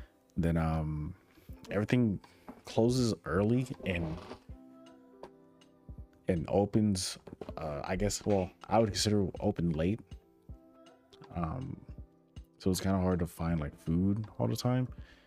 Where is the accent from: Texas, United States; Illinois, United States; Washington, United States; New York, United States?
Texas, United States; Austin; being that like I'm from Texas, Austin, Texas